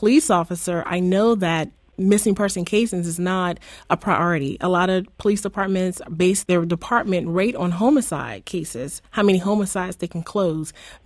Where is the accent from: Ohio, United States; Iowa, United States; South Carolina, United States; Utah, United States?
South Carolina, United States; Spartanburg; a young lady by the name of Tamika Houston, who disappeared from my hometown of Spartanburg, South Carolina.